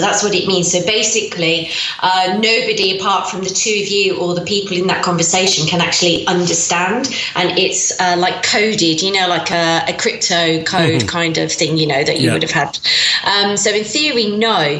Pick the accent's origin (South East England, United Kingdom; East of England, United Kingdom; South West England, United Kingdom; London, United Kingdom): South West England, United Kingdom; Brixham; born there; I was born in Brixham in 1967.